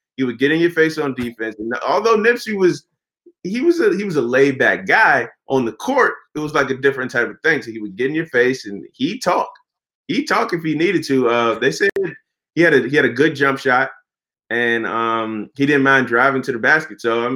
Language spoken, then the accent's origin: English; Los Angeles, California, United States; And so growing up in South LA, the weather's always good.